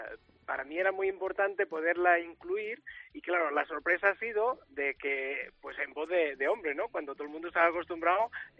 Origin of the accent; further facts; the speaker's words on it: Spain; yo soy un cantante español que quiero cantar todas estas canciones en español